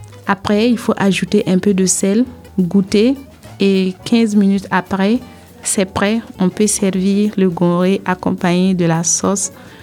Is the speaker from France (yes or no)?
no; Burkina Faso; Je viens du Burkina Faso.